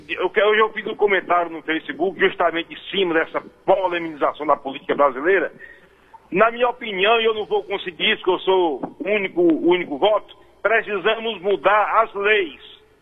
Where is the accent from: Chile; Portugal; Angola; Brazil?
Brazil; nós como brasileiros honrados que somos, né, precisamos sair para ganhar o pão de cada dia